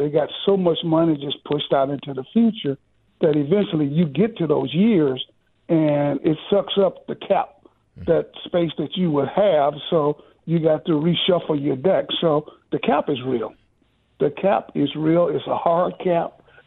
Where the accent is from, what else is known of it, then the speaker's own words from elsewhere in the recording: Muscle Shoals, Alabama, United States; I grew up in Muscle Shoals, which is what, maybe 2 hours from there.